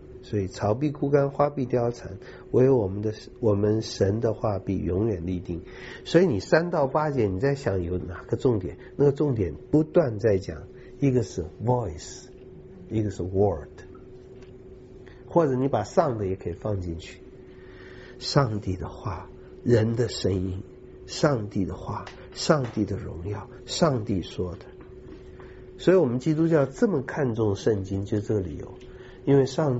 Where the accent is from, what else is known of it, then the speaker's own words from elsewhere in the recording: China; 各位，我们中国人也有这样情形，对不对？